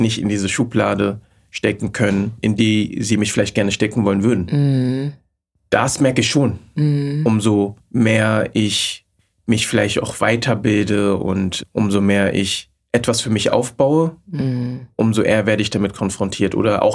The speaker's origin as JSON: {"language": "German", "region": "Berlin", "country": "Germany", "tie": "born or raised there", "said": "Tatsächlich bin ich in Berlin-Neukölln aufgewachsen. Da bin ich geboren und da war es damals schon, so wie heute auch, sehr multikulturell."}